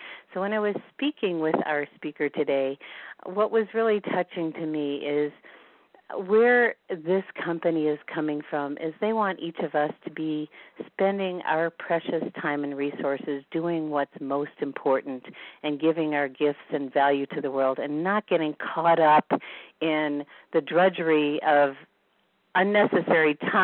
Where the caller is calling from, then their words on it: Bozeman, Montana, United States; I'm calling in from Bozeman, Montana